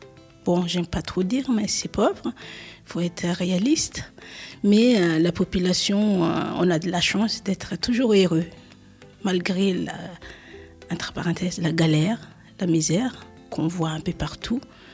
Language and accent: French; Madagascar; Et puis, bah, I'm from Madagascar. Je suis de Madagascar.